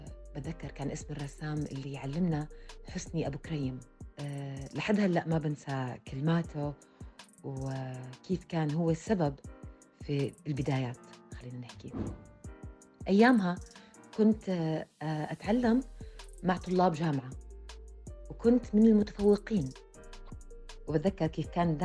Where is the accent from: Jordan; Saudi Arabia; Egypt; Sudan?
Jordan; عندنا بالأردن يمكن يكون في رسام ويمكن ما يكون.